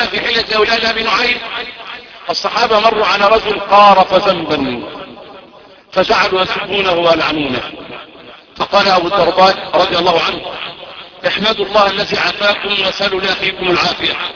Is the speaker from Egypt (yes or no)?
yes; Egypt; اللهم احفظ بلدنا مصر من كل سوء.